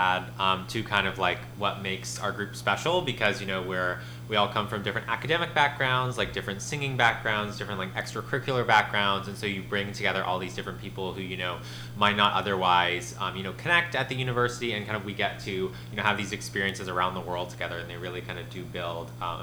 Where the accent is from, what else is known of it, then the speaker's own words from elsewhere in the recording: Atlanta, Georgia, United States; also born or lived in Indiana, United States; I'm from Atlanta, Georgia, but born in Indiana, so I'm glad to be back in kind of, you know, the Midwestern welcome.